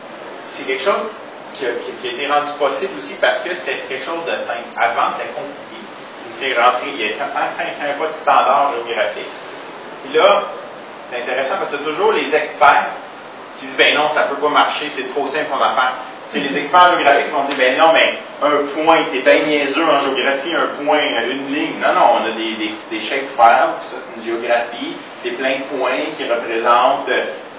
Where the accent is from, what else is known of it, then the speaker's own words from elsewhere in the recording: Châteauguay, Quebec, Canada; quand j'étais petit, j'habitais à Chateauguay, à côté de la réserve amérindienne de Kanawaki.